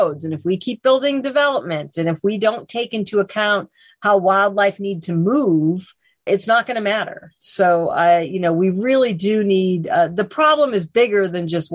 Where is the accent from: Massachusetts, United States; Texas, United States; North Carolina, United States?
Massachusetts, United States; Boston; moved away as an adult; now in California, United States; You know, I'm from Boston originally. You know, I came out to California after college